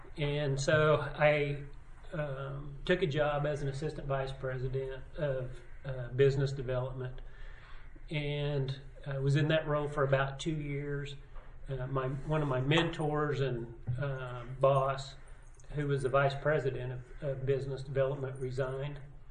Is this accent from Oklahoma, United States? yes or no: yes; Coweta, Oklahoma, United States; I guess I grew up in Coweta, kind of local, born and raised around here.